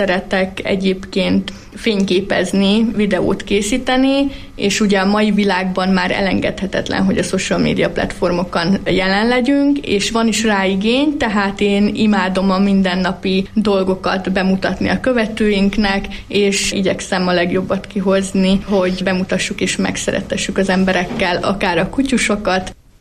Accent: Pácin, Borsod-Abaúj-Zemplén, Hungary; Pácin a bodrok köz gyöngyszeme, tehát én imádok itt élni, én itt nőttem fel, és nem cserélném le semmire

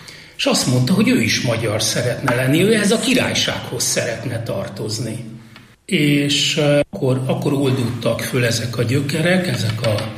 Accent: Hungary; mi természetesnek vesszük azt, hogy magyarok vagyunk.

